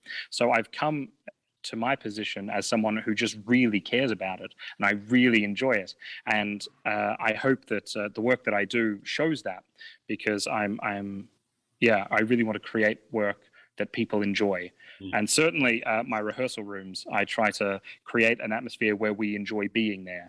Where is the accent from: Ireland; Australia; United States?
Australia; I think one of the big parts of being an Australian is that we have a very big traveling culture because we're very far away from most other places.